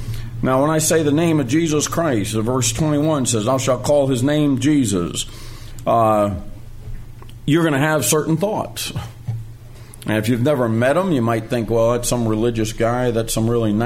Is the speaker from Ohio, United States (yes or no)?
no; Massachusetts, United States; We're all from Massachusetts, and that's a Kennedy state.